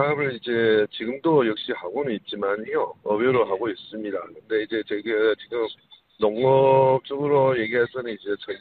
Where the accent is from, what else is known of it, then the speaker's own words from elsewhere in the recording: Heilongjiang, China; 저는 고향이요. 흥룡강 개동현이라는데